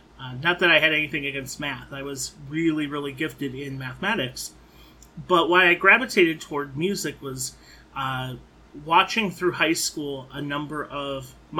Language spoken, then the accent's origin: English; Grand Ledge, Michigan, United States; a top program in a rural community where I grew up in Grand Ledge, Michigan, that is not what most people would consider to be a very wealthy part of the state